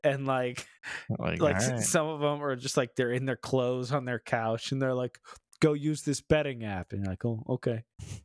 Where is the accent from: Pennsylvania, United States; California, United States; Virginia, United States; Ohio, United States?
Pennsylvania, United States; Philadelphia; He talked a lot of trash. I was from Philly.